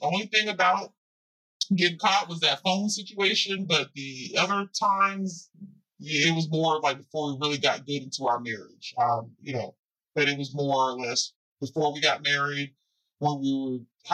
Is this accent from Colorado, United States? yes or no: no; New Jersey, United States; moved away; And here I am coming from Jersey. When I moved down here, city life made me country boy.